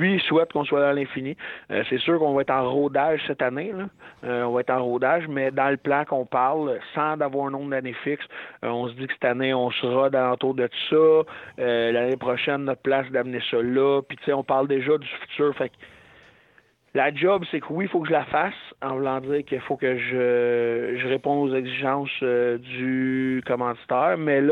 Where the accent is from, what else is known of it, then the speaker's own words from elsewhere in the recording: Terrebonne, Quebec, Canada; Là, je suis redéménagé à Terrebonne parce que je viens de Terrebonne, puis j'ai toujours habité à Terrebonne.